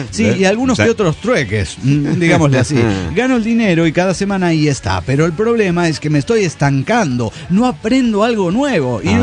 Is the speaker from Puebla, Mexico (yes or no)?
no; Durango, Mexico; now in Fresnillo, Mexico; Bueno, yo soy de Durango y tengo que ir a ver a mis hijas los fines de semana, desde Fresnillo hasta Durango.